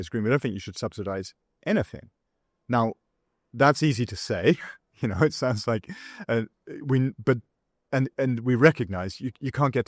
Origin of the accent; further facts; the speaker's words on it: United Kingdom; You know, I'm British and I come from a country which is determined to go for renewable power.